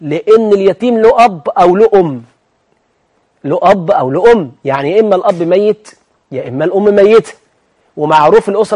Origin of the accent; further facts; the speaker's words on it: Egypt; كما عندنا في مصر وفي البلاد العربية أيها الإخوة والأخوات